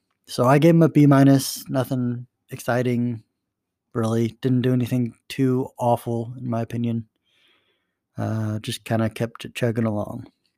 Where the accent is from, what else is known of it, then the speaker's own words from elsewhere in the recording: Missouri, United States; we will start with Harry S. Truman of my home state of Missouri